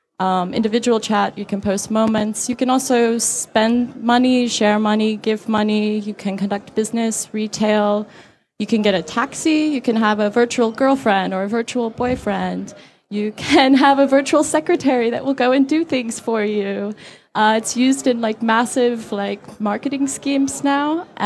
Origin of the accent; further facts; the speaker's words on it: Saudi Arabia; now in Beijing, China; I'm, what do I say? I live in Beijing, China, and I'm American, but I grew up in Saudi Arabia, so I grew up in a very censored culture at a young age